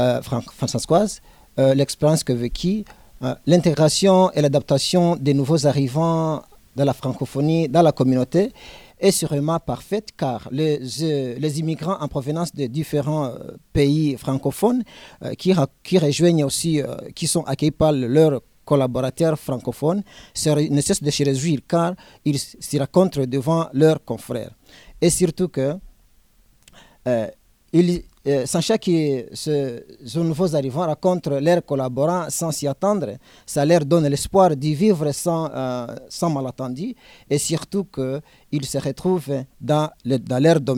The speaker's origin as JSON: {"language": "French", "country": "DR Congo", "moved": "as an adult", "lives_now": "Uganda", "said": "Je suis Congolais de nature, par nationalité."}